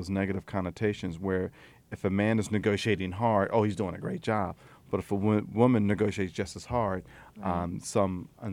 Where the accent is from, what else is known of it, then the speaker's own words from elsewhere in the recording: Atlantic City, New Jersey, United States; I'm from Atlantic City, so I know all about that.